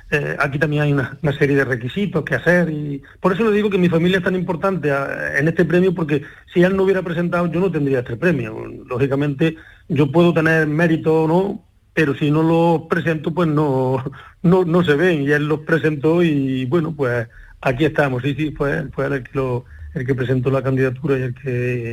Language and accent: Spanish; La Rambla, Andalusia, Spain; A mí el relevo me lo da mi pueblo, a mí el relevo me lo da la Rambla. La Rambla en sí... bueno, aquí hay un núcleo muy importante de alfarería y es donde mamamos todo desde chiquitos, sobre todo en aquellos tiempos donde yo me criaba